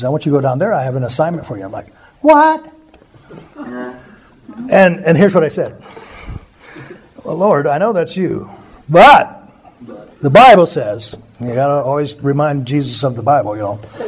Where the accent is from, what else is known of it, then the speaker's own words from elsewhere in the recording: Montana, United States; I'm from Montana.